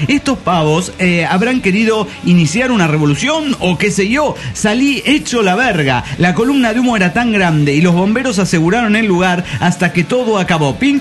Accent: Tapachula, Chiapas, Mexico; now in Axochiapan, Mexico; Hola, ¿cómo están, amigos? … de Tapachula, Chiapas.

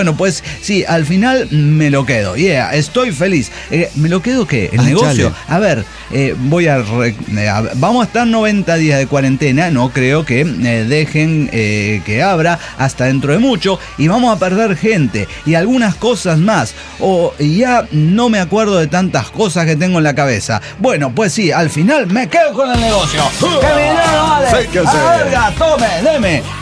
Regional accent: Ecuador; Yo soy ecuatoriano.

